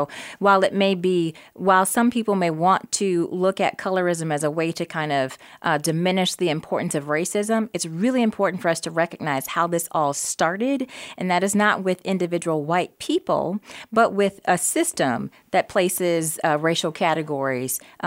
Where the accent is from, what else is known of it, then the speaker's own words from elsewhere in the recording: Ohio, United States; moved away; So I'm from Ohio. And so prior to moving to Florida, in 2004, I'd never heard the term red as much.